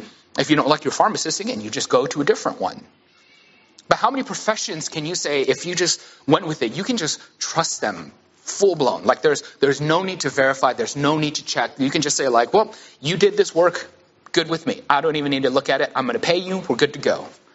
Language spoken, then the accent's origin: English; Houston, Texas, United States; It'd be the same as me saying, like, well, I grew up in Alief, which is a small region in Houston, right?